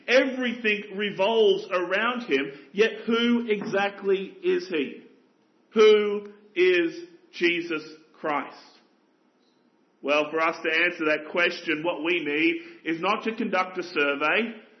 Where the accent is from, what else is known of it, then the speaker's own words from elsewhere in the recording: Australia; as you can tell from my accent, it's not a Cornish accent. It was even further drive from Australia